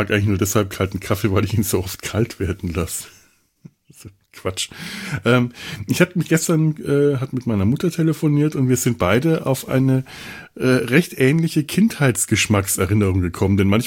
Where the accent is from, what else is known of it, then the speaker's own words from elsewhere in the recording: Bavaria, Germany; ich komme ja aus Franken